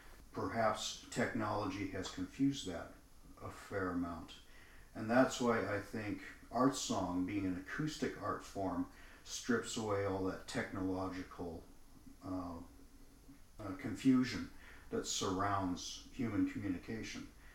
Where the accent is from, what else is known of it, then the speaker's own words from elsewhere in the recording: Canada; Yeah, I'm a Canadian composer